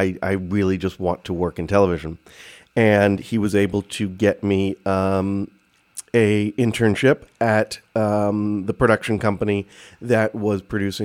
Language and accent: English; Port Washington, New York, United States; I grew up here in Port Washington and currently live here now with my family.